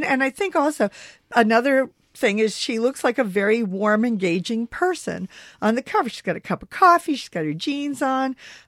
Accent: Ohio, United States; I bet my mother made that because I grew up in Ohio

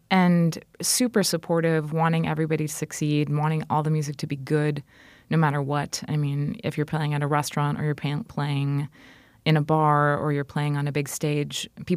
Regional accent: Milton, Wisconsin, United States; moved away as an adult; I am originally from Milton, yes.

